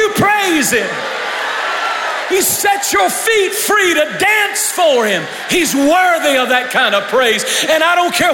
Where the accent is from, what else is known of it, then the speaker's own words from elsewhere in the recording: North Carolina, United States; I told them in the first service, I'm from North Carolina.